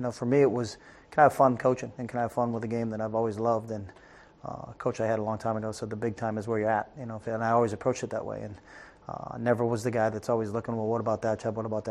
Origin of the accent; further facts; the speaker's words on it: New England, United States; because I'm from New England